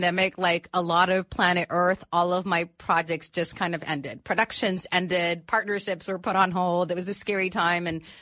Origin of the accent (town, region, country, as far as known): Tijuana, Baja California, Mexico; born or raised there; now in United States